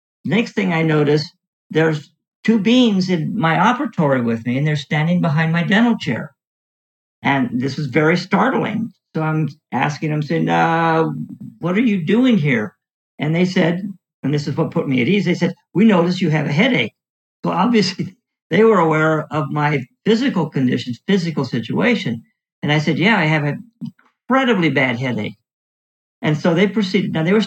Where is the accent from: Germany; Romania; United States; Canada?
United States; Hood River, Oregon; And I was in this old office on the second floor of a building in Hood River, my hometown.